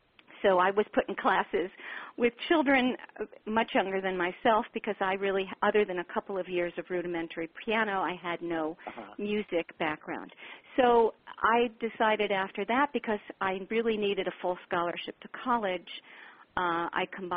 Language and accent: English; Long Island, New York, United States; I grew up on Long Island, actually. Long Island is part of New York.